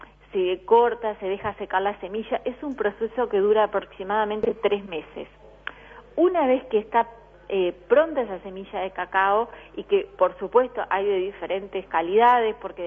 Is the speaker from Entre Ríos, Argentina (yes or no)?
yes; Entre Ríos, Argentina; yo vengo de Entre Ríos, en ese momento estaba trabajando en Concepción del Uruguay, en un banco.